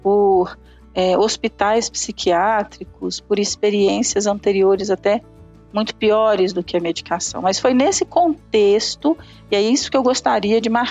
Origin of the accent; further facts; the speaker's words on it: Minas Gerais, Brazil; Como mineiro, eu tô sempre usando essas expressões.